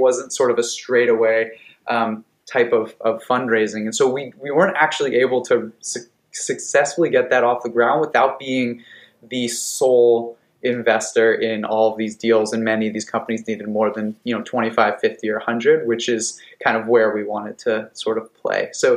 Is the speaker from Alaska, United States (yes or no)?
no; Vermont, United States; now in San Diego, United States; So I grew up in Vermont, snowboarding, came to San Diego. When you come here, you learn to surf.